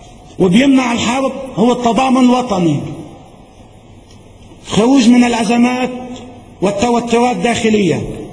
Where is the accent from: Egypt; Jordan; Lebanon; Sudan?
Lebanon; نحن سنردع كلبنانيين العدو